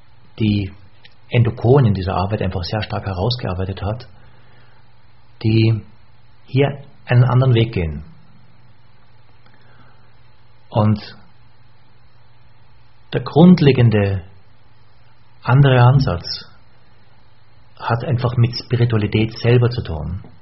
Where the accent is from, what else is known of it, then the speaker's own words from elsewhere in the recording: Linz, Upper Austria, Austria; Was macht mich in meiner Identität eigentlich aus und mich nicht jetzt als Österreicher, sondern als Oberösterreicher in Linz